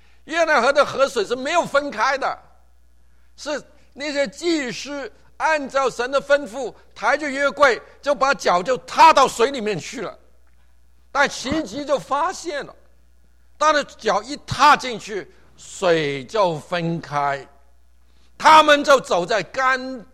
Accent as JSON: {"language": "Chinese", "country": "Hong Kong", "also_born_or_lived": "Taiwan", "moved": "as an adult", "said": "我们香港人讲老实话了，很糟糕的了"}